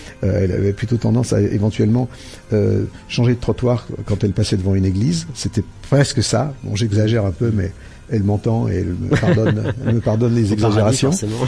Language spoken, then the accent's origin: French; Lyon, Auvergne-Rhône-Alpes, France; moi, je viens de Lyon et mes parents et les familles de mon père et de ma mère sont lyonnais, et les deux.